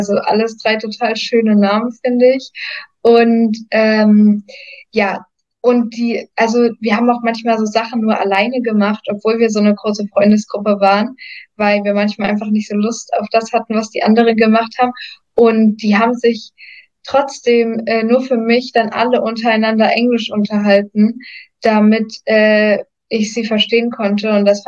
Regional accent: Germany

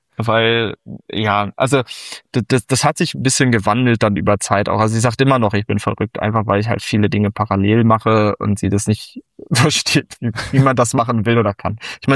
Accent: Lemgo, North Rhine-Westphalia, Germany; aus meiner Heimat, aus Lemgo.

